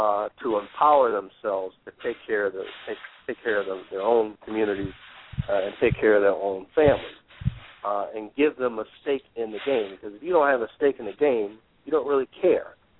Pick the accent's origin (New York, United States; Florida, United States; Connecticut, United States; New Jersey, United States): Connecticut, United States; Again, I grew up in Connecticut. I was born and raised here, graduate of one of the state universities, Southern Connecticut State University in New Haven, where Yale is also located.